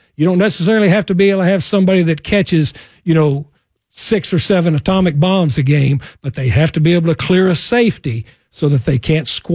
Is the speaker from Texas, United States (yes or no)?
yes; Texas, United States; I grew up in West Texas where Emory Ballard started the wishbone at San Angelo Texas High School